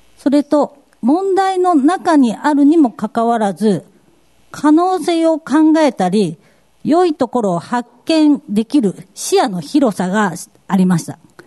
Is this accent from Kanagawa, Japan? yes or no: no; Kochi, Japan; now in Marugame, Japan; 私は高知県出身で去年の年末に香川県丸亀市に引っ越してきました。